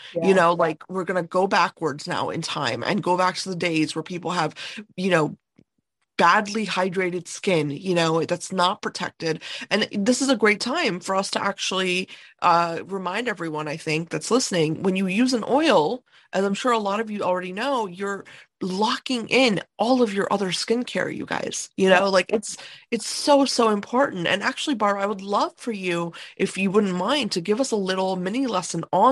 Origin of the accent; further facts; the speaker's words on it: India; born there; also born or lived in Europe; And I was born in India. I was born there, but I grew up in an Indian culture. I also lived in Europe for a long time